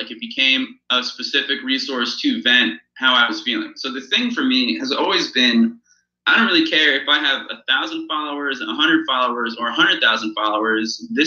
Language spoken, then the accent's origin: English; New Jersey, United States; you know, I'm from New Jersey, so I'm naturally just a cynical human being